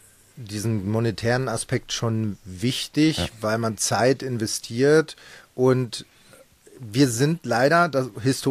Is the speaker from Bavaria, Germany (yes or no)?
no; Soest, North Rhine-Westphalia, Germany; ich komme ja aus Soest und Soest liegt an den Toren des Sauerlandes